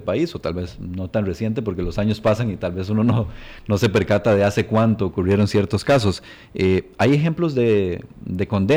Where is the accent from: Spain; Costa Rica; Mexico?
Costa Rica; a todos como costarricenses y además como defensores de la democracia.